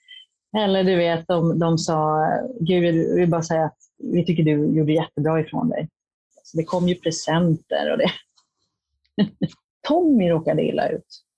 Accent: Hollywood, California, United States; Jag kommer från USA och Hollywood där det är konstant.

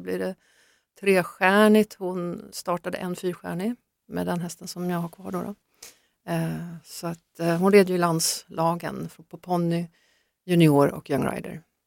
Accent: Åkersberga, Stockholm County, Sweden; Jag har ju norrbottniska rötter, absolut. Men jag är uppvuxen utanför Stockholm, bott merparten av mitt liv där.

